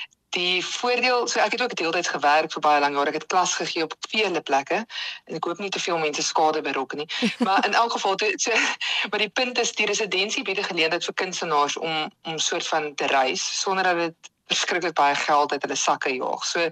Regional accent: Bellville, Western Cape, South Africa; ek is gebore en getoe in Bellville omgewing. Ek was op skool oorspronklik in D.F. Milan en daarna is ek toe Stellenbosch toe waar ek by die visuele kunste departement gestudeer het daar in die pragtige Stellenbosch.

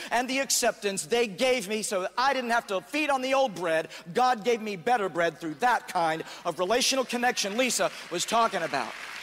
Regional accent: Midwest, United States; though I tried to conform to the norm growing up in the American conservative Midwest, where I was expected to be one of the guys

